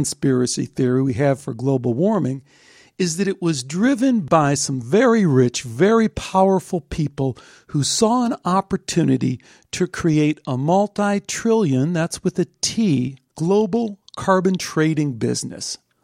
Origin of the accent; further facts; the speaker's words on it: Illinois, United States; I remember as a kid growing up outside of Chicago and driving into the city with my dad and looking over at the smokestacks in Calumet City, just belching out all this pollution.